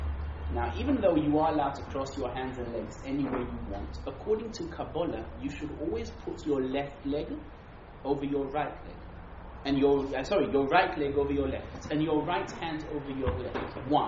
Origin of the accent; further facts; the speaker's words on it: Israel; born there; English is a second language; I was born in Eretz Yisrael. I was not born abroad, therefore English is not my mama lashon. By definition, I am not an English speaker.